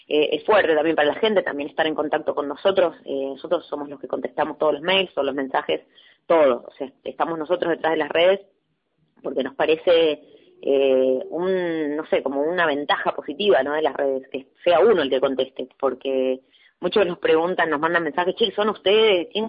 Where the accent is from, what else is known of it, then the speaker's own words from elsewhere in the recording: Córdoba, Argentina; Nosotros somos del interior, o sea, somos de Córdoba